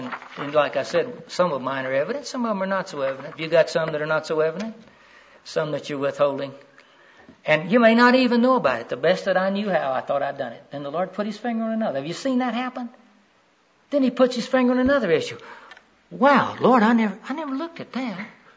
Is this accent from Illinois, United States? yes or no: no; Florida, United States; You see, I grew up in Central Florida on the banks of the river